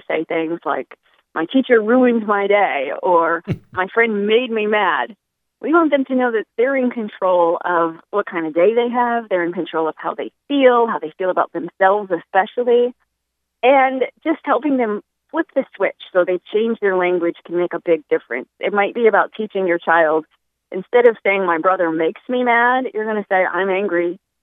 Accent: Maine, United States; I'm originally from Maine, and out in the country of Maine, we do things like you a snowmobile, you take stunts on your bike, you do a lot of outdoor activities without thinking twice

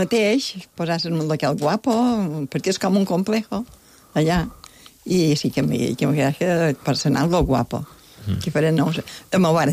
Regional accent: Manacor, Balearic Islands, Spain; Jo som de Manacor

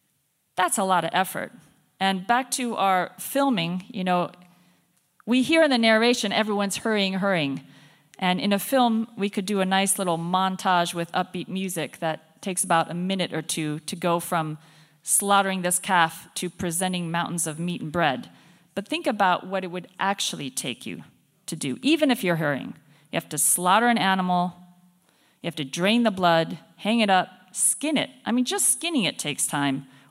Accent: Mbili, Western Bahr el Ghazal, South Sudan; So when I went back many years ago to Mapel, South Sudan, that's where I grew up. Well, not in Mapel, I grew up in Mbili, but Mapel is nearby.

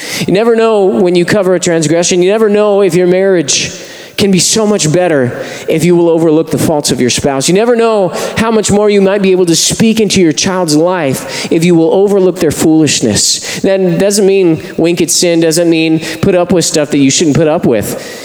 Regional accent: Moreno Valley, California, United States; I grew up in Moreno Valley, and even in Moreno Valley, I come over here sometimes

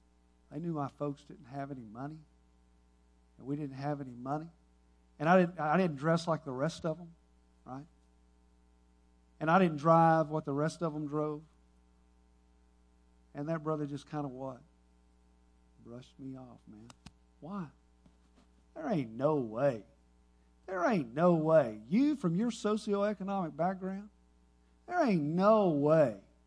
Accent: Duncanville, Texas, United States; Growing up in Duncanville High School, we ended up at a church by the name of First Baptist Church of Oak Cliff

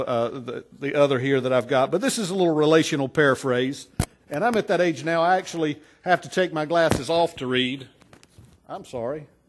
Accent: North Carolina, United States; Now, I'm from North Carolina, and I don't know if, I guess they're popular all over the country.

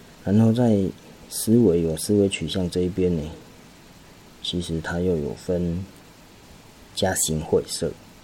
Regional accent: Taiwan; 好像我们台湾人对于马来西亚的一种水果，我们也没有看过

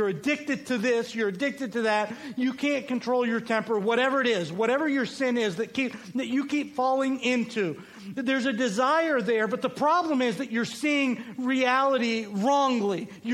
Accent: Alabama, United States; I grew up in Alabama. I grew up watching them. I grew up an hour away from Tuscaloosa.

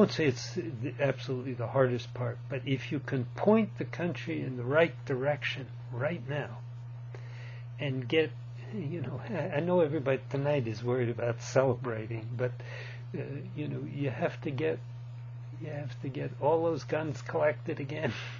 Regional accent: United States; Well, you know, I spent 10 years as an American diplomat in Italy.

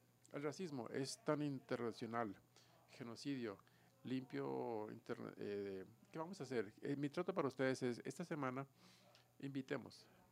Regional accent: United States; Spanish is a second language; Como americano, yo amo a mi país.

